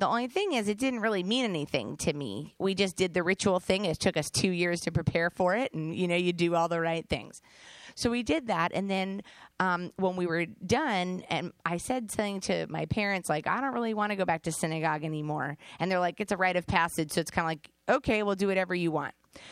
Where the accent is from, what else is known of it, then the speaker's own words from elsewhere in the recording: Columbia, Maryland, United States; So basically, I was born Jewish right here in the Columbia area. So I'm from Columbia, Maryland, born and raised. Haven't gone very far.